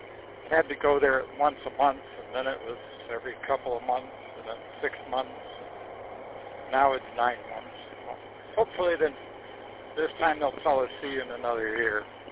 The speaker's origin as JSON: {"language": "English", "town": "Garden City", "country": "United States", "tie": "born or raised there", "said": "Well, I was born and raised in Garden City and then owned a house for over 40 years."}